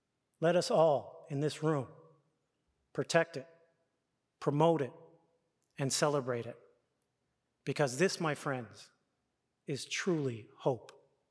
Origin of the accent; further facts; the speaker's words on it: Newfoundland and Labrador, Canada; Because for us, of course, Tim, growing up in Newfoundland and Labrador, it's no secret. People, the edge that we have in Newfoundland and Labrador is the desire to hit punch above our weight.